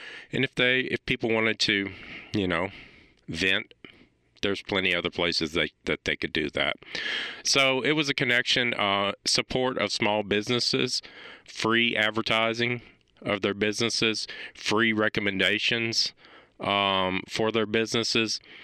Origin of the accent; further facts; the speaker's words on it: Nashville, Tennessee, United States; now in Cookeville, United States; So I moved to Cookville, Tennessee from Nashville, which is my hometown, 10 years ago this year, actually.